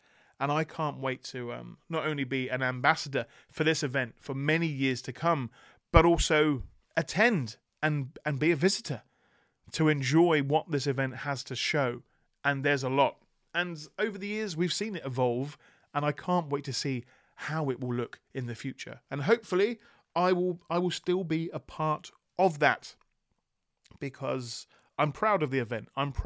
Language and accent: English; Portsmouth, South East England, United Kingdom; Portsmouth Comic Con returned, as I'm always grateful that it did, ever since 2018, when this event in my hometown came to be.